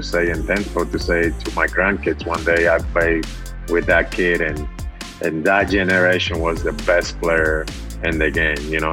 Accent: Dominican Republic; I mean, I was, you know, born and raised in the Dominican Republic as a, you know, young age.

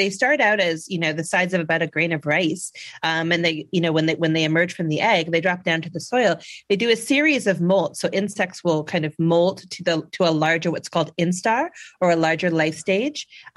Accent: Canada; I love tree sap as a Canadian.

